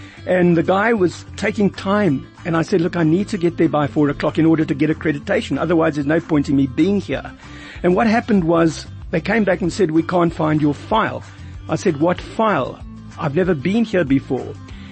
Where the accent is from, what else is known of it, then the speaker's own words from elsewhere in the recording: South Africa; I'm a South African. I've lived all my life here.